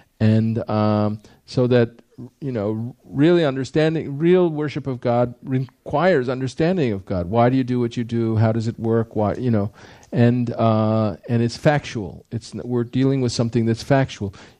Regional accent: United States; when I was a kid growing up, at least as an American, the big conflict in the world was, you know, capitalism versus, you know, versus communism

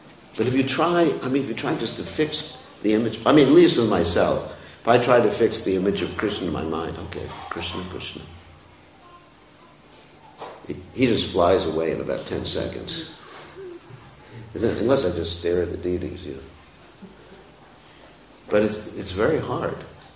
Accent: United States; born there; You know, I was born in America. I had several guns, so I know how to do this stuff.

